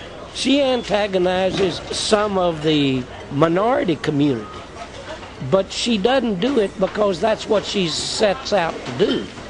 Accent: Dallas, Texas, United States; I'm from Dallas.

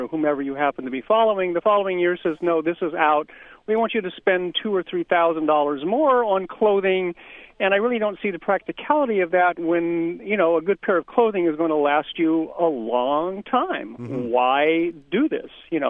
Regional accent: Hollywood, California, United States; I grew up in Hollywood. My father was an actor.

